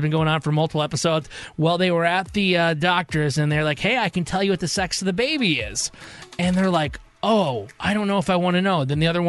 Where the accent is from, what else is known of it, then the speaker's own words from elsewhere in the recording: Michigan, United States; I am from Michigan, as I brought up. What do you think my home state would smell like?